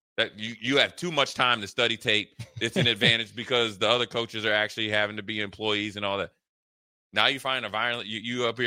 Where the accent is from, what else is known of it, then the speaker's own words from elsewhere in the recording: Minnesota, United States; Listen, I'm from Minnesota.